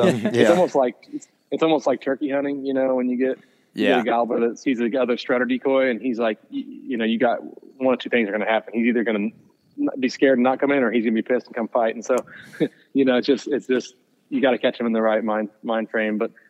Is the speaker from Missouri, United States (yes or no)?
yes; Missouri, United States; well, my home state of Missouri and then Iowa